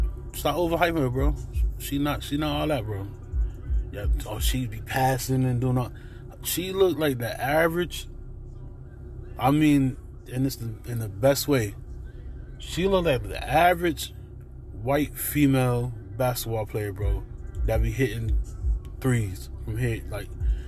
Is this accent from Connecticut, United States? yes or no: yes; Connecticut, United States; If you don't know me, I'm from Connecticut. Been a UConn fan all my life.